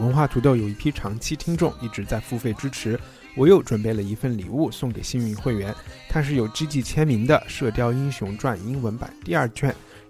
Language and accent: Chinese; United States; 我们美国人去太空送了一张黄金的一个